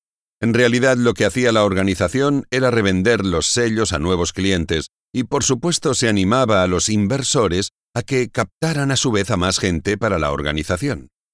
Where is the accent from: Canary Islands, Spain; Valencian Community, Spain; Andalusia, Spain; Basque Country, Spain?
Andalusia, Spain; Granada; born there; eso es más que la población de Granada, donde yo nací.